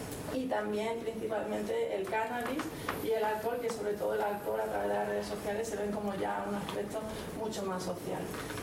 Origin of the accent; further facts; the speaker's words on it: Málaga, Andalusia, Spain; Somos una población malagueña bastante abierta a que las personas vengan aquí